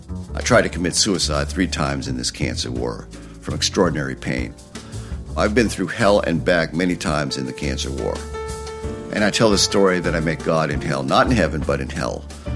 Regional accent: Amherst, Massachusetts, United States; I grew up in New England in the Amherst, Massachusetts public school system. I grew up in the late 60s, early 1970s, and I was struggling with my identity because everything in American society wants you to assimilate and give up being Chinese.

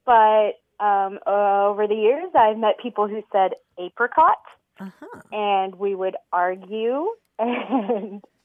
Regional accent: Texas, United States; I was born in Texas and raised here, but my parents are both from Colorado and Kansas.

